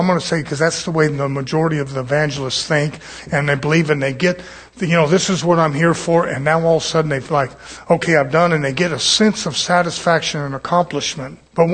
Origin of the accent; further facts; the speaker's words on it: United States; I'm an American. I raised up the same way.